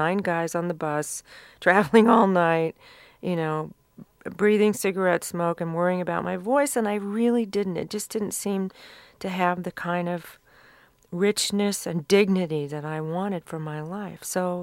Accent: the South, United States; I grew up around Southern women

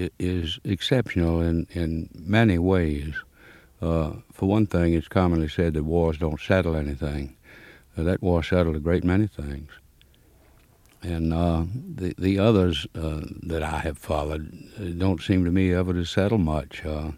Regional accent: Mississippi, United States; Well, I'm from Mississippi, and Southerners tend to be more interested in that war than the rest of the nation.

